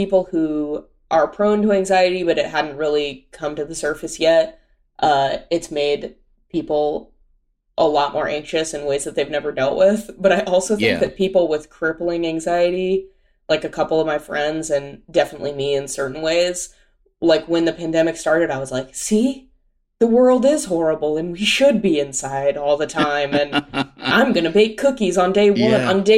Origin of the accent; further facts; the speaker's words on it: California, United States; born there; now in Pasadena, United States; And I told someone I was from Orange County that I was born there.